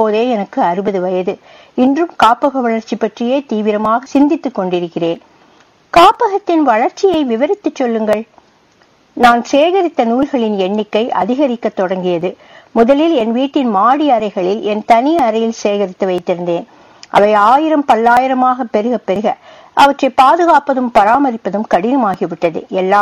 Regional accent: Palladam, Tamil Nadu, India; born there; கோவை பல்லடம் அருகே உள்ள ஒரு சிற்றூரில் நான் பிறந்தேன். பல்லடத்தில் உயர்நிலை கல்வியை முடித்த பின்

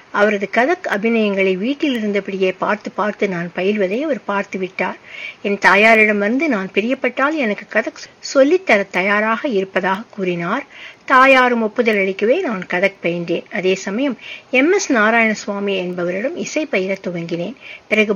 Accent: Mumbai, Maharashtra, India; also born or lived in Chennai; நான் சென்னையில் பிறந்து மும்பையில் வளர்ந்தேன்.

